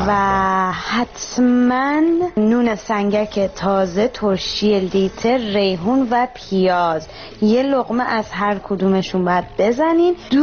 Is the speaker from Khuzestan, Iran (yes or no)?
no; Tehran, Tehran Province, Iran; من از تهرانم